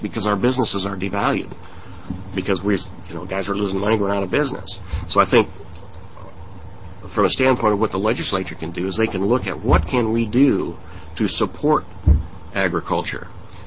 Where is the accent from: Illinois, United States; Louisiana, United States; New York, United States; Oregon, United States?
Oregon, United States; I think it's a different mindset, one that, born and raised in Eastern Oregon, took a while to make that change.